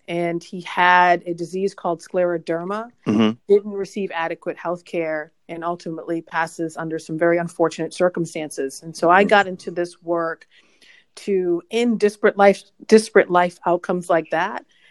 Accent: Boston, Massachusetts, United States; I was born and raised in Boston, and I'm a product of Boston Public Schools. I went to five of them.

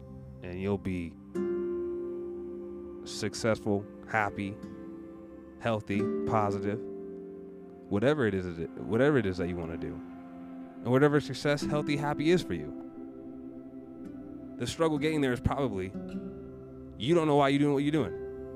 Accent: Washington, United States; I ran away from here. I didn't ever want to say I was from Washington.

